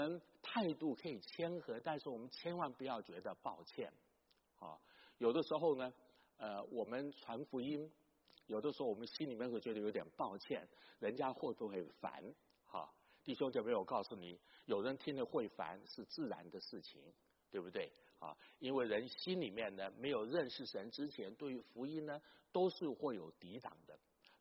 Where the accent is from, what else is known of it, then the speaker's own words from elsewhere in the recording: Chiayi, Taiwan; 我在台湾的南部嘉义长大